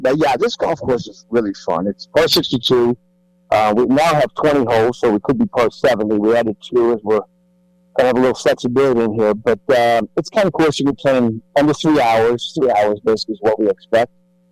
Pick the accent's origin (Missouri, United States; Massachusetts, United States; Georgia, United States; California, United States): Massachusetts, United States; Boston; also born or lived in Montreal; Born in Montreal, I grew up in Boston.